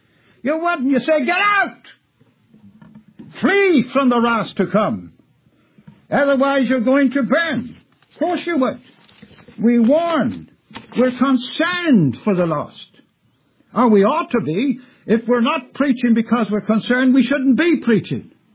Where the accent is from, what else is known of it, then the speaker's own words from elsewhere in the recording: Ireland; born there; I was born in Ireland, but I have a love for England. But I have a love for Ireland as well. Because you see, I wasn't a Roman Catholic, but I was brought up in the midst of popery